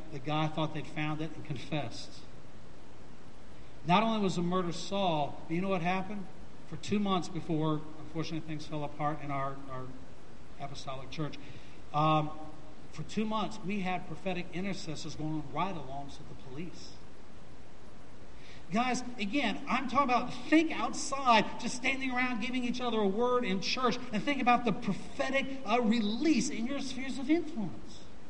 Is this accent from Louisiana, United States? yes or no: no; Virginia, United States; also born or lived in Hawaii / Cuba; I was born in Hawaii, lived in Cuba for 4 years. My dad was Navy, and then grew up near Virginia Beach.